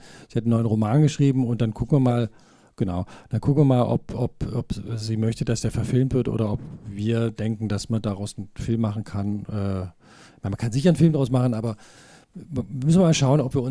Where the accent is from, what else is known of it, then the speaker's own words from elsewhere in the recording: Calw, Baden-Württemberg, Germany; Aber ich bin in Calw aufgewachsen, also im Nordschwarzwald.